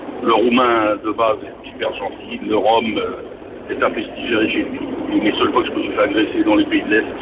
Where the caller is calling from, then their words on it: Nantes, Pays de la Loire, France; Bonjour, c'est … 43 ans, de Nantes, chauffeur routier international.